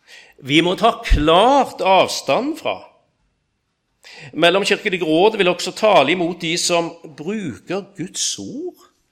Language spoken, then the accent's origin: Norwegian; Israel; Norwegian is a second language; Tenkte jeg, jo, men ja, jeg er israelsk.